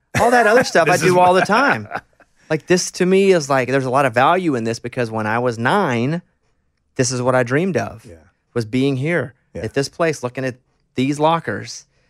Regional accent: Arkansas, United States; And I'm from Arkansas and he was played at Arkansas

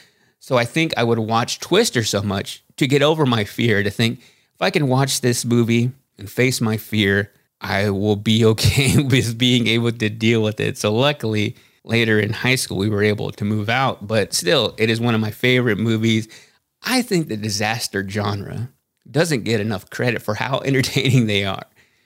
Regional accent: Waxahachie, Texas, United States; because I grew up in Vista Hills Mobile Ranch in Waxahachie, Texas. And my biggest fear growing up was that a tornado was going to rip through the trailer park and there's nowhere to go.

